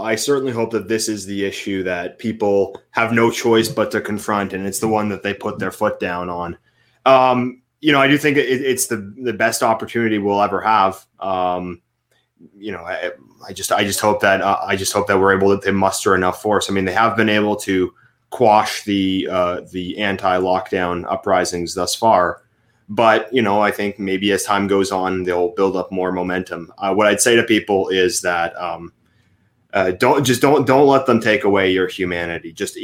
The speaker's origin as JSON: {"language": "English", "region": "Ontario", "country": "Canada", "tie": "born or raised there", "said": "It's good to know that in my home state, or home province rather, of Ontario, there's some people who watch my channel and support my work. I don't live in Southern Ontario anymore"}